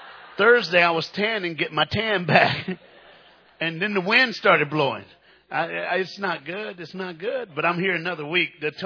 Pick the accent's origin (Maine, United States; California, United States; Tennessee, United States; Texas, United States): Tennessee, United States; I'm from Tennessee. I'm a preacher, and I'm black.